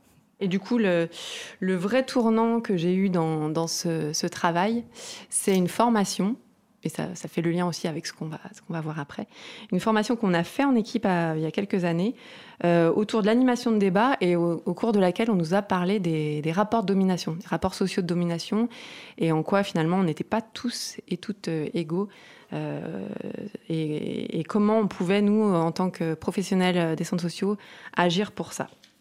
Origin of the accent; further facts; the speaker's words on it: Auvergne-Rhône-Alpes, France; Je suis originaire des monts du Lyonnais et je suis revenue y vivre il y a quelques années.